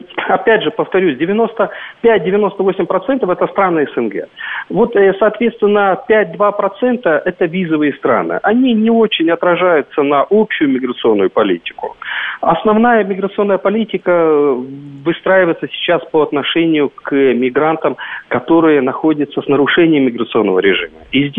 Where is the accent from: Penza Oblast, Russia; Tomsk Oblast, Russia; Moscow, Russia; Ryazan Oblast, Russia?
Moscow, Russia